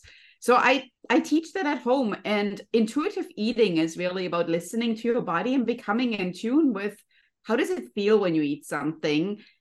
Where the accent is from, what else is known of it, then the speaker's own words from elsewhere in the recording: Germany; born there; English is a second language; Yeah, you might be able to tell by my beautiful name as well as my absolutely amazing accent that I am born in Germany. So I came here from Germany, lived a quite lovely life there.